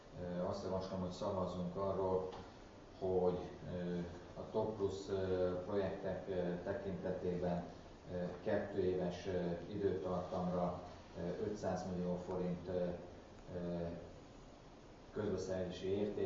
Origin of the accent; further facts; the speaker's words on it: Somogy, Hungary; Mi Somogyiak vagyunk.